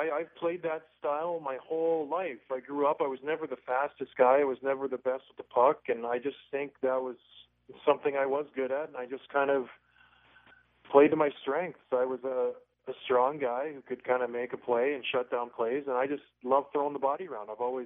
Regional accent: St. Catharines, Ontario, Canada; Yeah, it's a blue-collar town. We, you know, the auto industry is huge there.

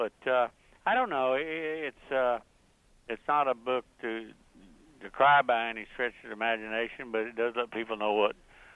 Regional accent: Miami, Florida, United States; Bobby and I were raised in Miami, Florida. We weren't raised in Alabama. We were raised in Miami, Florida.

